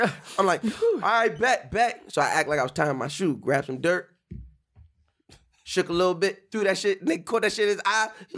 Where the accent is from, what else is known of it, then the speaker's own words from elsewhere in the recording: Long Island, New York, United States; I'm from Long Island, nigga. Like, there'd be sand from, like, the asphalt.